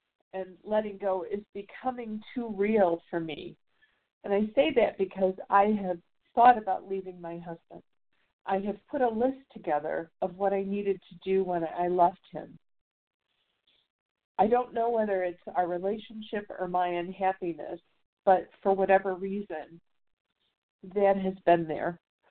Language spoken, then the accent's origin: English; Chicago, Illinois, United States; I was back in Chicago, my hometown, looking for apartments.